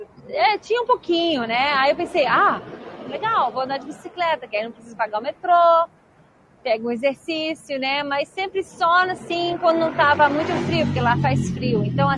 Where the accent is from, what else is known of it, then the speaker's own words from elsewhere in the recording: Curitiba, Paraná, Brazil; also born or lived in Maranhão / Amazonas; Eu sou maranhense, morei no Amazonas, morei a maioria da minha vida em Curitiba, então me considero curitibana, só que o meu português tá meio assim